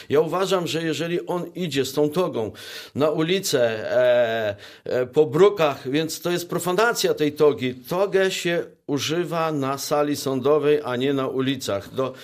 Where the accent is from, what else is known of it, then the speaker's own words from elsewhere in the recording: Żary, Lubusz Voivodeship, Poland; na przykład w Żarach jest dwóch sędziów, skąd pochodzę